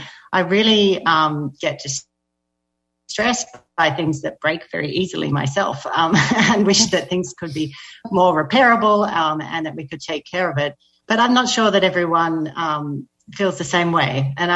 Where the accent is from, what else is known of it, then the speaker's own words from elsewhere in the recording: Australia; accent: Australian; now in United States; I'm living in the US. I'm Australian, as you can hear